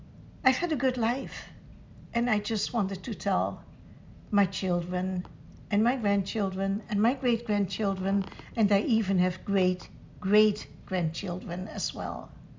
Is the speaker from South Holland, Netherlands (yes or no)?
yes; Scheveningen, South Holland, Netherlands; moved away as an adult; now in Canada; I was born … in Scheveningen, the Netherlands. Our home was very close to the beach, to the ocean. And in fact, our homes were built in the sand dunes. After I was married, at the age of 22, my new husband and I moved to Canada.